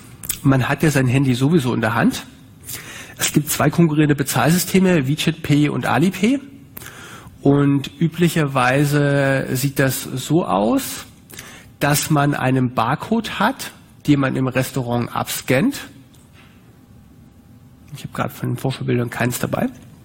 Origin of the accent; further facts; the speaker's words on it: Germany; Ich bin Deutscher, für mich ist das anstrengend.